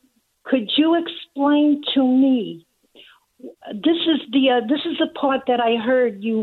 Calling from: New Jersey, United States; Yes, I am calling from the East Coast

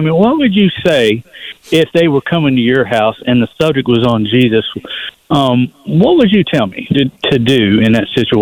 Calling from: North Carolina, United States; Hey, I'm calling from North Carolina.

